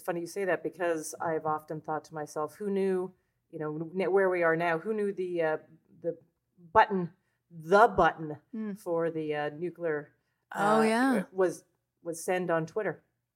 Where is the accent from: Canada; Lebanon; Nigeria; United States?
Canada; I was about to say I'm a Canadian for some reason.